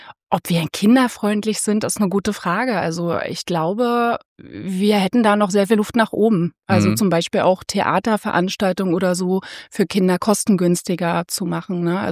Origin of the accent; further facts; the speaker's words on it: Berlin, Germany; ich bin tatsächlich auch in Kaulsdorf groß geworden.